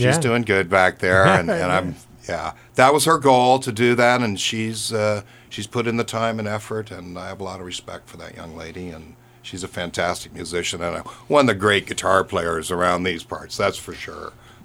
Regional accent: Berkeley, California, United States; I grew up in Berkeley, and we spent a lot of time over in San Francisco

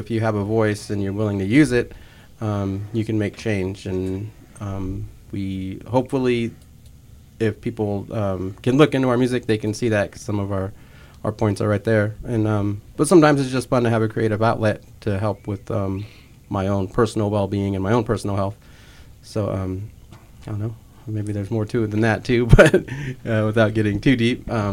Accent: Anderson, California, United States; also born or lived in Redding; Anderson, and then as a youth, and then, you know, Redding, greater Redding area for pretty much the rest of my life.

